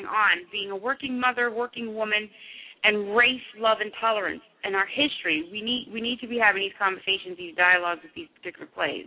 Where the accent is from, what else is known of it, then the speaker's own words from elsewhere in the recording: Richmond, United States; I put them up here in Richmond, in my hometown of Richmond.